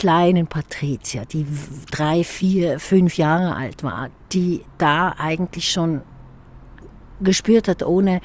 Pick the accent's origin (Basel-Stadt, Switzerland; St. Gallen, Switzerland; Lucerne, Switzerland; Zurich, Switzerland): Lucerne, Switzerland; ich bin in Luzern groß geworden, in einem Disneyland. Ja? Pilatus, Rigi, Vierwaldstätter See. Keine zerbombten Häuser in den 50er Jahren.